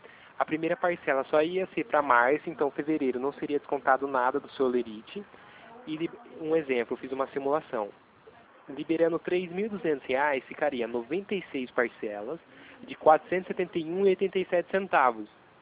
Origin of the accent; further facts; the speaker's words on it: Itatiba, São Paulo, Brazil; eu sou de Itatiba, né?